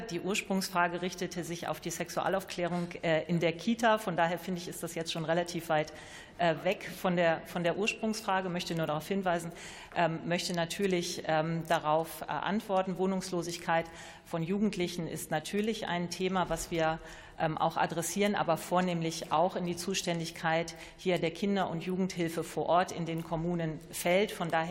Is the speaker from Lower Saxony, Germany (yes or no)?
yes; Lower Saxony, Germany; Ich nenne mal das Beispiel Niedersachsen, wo ich herkomme.